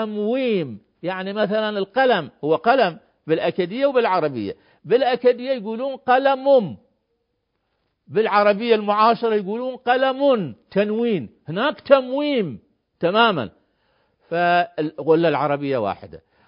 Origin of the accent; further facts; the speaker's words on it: Iraq; نحن في هذه الحقبة الزمنية من تاريخنا كعراقيين وكبشر